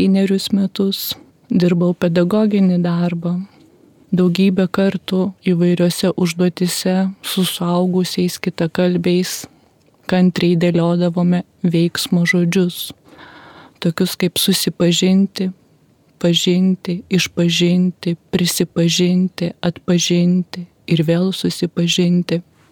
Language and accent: Lithuanian; Anykščiai, Utena County, Lithuania; now in Vilnius, Lithuania; Ir tai yra Anykščiai, tai yra mano gimtasis miestas, mano amžinosios meilės miestas, nors didžiąją gyvenimo dalį jau gyvenu Vilniuje, kuris irgi yra labai brangus, kuriame 3 kartus tapau mama, esu 3 vaikų mama, jau 26 metus esu mama